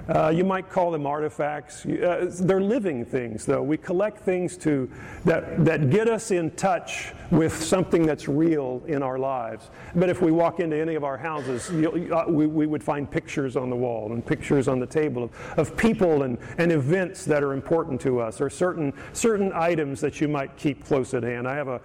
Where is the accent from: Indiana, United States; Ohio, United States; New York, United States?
Indiana, United States; Brazil; So I mentioned that I was from Brazil, Indiana, which is not a remarkable place, but it is my hometown